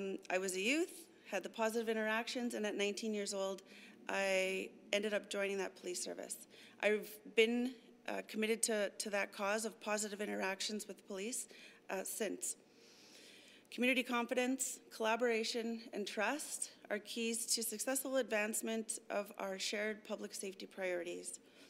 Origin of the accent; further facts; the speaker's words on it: Sioux Valley Dakota Nation, Manitoba, Canada; So I grew up in Weipazokawakapa, also known as Sioux Valley Dakota Nation in southwestern Manitoba, within a family committed to our traditions and disrupting the intergenerational cycles.